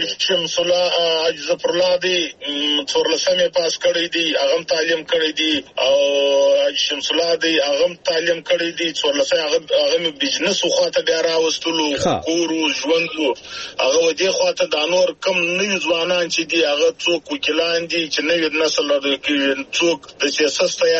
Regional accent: Zhob, Balochistan, Pakistan; زه د ژوب یم

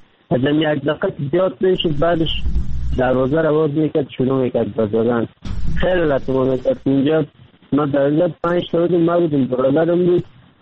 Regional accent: Kabul, Afghanistan; آمدم از کابل آمدم

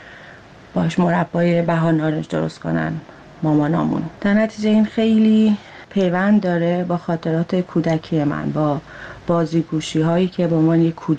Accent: northern Iran, Iran; من اصلیتم شمالیه.

